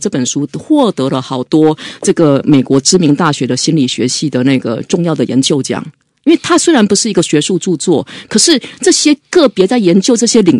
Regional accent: Taiwan; 我爸爸妈是台湾人，他生出我，我是台湾人。

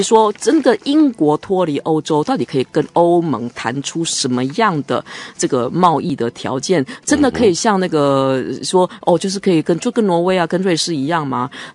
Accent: Taiwan; 如果我们身为台湾人，我们也应该反对。

